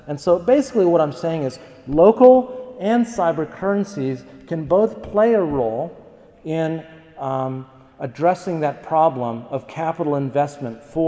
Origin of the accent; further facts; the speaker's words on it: United States; And while I'm from the United States, and as a Mexican American, I know what it means to resist incorporation